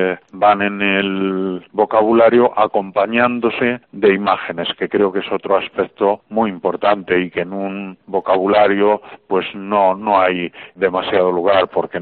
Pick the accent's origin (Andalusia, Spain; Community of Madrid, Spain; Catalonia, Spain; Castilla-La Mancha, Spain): Castilla-La Mancha, Spain; Somos castellanos, hablamos un buen castellano, pero bueno, creo que estas variantes, pues no está mal que se recojan, ¿no?